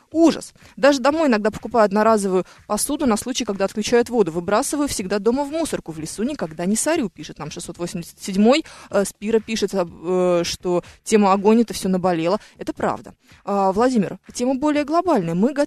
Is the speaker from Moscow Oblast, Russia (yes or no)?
yes; Mytishchi, Moscow Oblast, Russia; я тоже сам из Мытищ